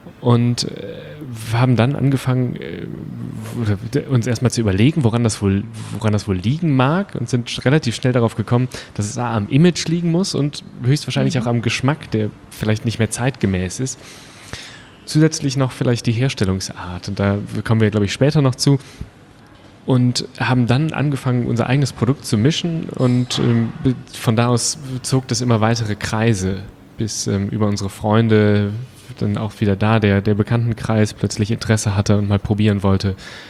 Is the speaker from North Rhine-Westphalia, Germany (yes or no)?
yes; Krefeld, North Rhine-Westphalia, Germany; Wir kommen alle aus dem Rheinland, wir zu dritt, also Christopher und Sebastian aus Düsseldorf oder dem Umkreis und ich aus Krefeld. Das heißt, wir sind sehr zu Hause da in der Gegend und im Dialekt hin und wieder.